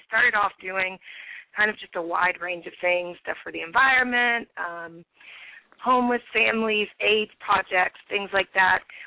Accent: Kentucky, United States; moved away; I came out here from Kentucky almost 11 years ago, and I was just a diehard thespian, kind of hippie.

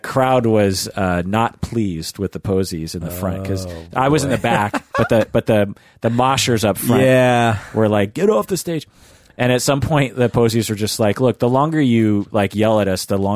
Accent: Washington, United States; For me, I grew up in outside of Seattle in the 80s, like, you know, 15, 20 minutes or something.

